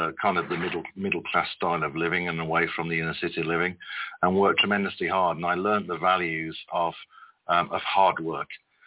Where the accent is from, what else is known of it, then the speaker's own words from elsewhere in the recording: United Kingdom; born there; I was born in the United Kingdom.